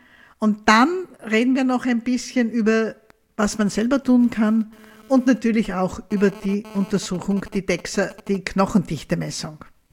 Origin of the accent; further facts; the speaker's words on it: Graz, Styria, Austria; Ich bin Jahrgang 1958, bin in Graz aufgewachsen.